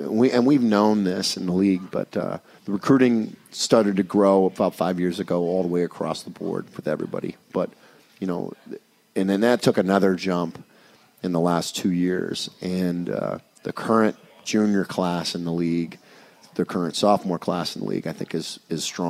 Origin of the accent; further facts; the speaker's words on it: Indiana, United States; I'm from Indiana, yeah.